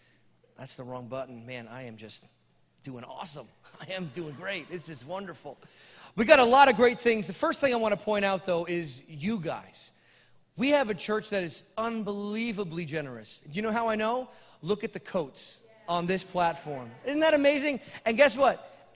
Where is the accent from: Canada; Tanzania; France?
Canada; now in United States; I would say I'm Canadian, so don't pay attention to me, but I've almost been in the United States as long as I've been in Canada